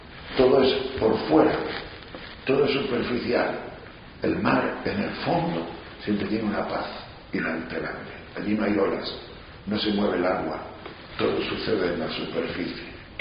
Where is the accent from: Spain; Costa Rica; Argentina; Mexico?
Spain; Tejerina, Castile and León; por el monte Galaad, por las montañas de mi pueblo de Tejerina.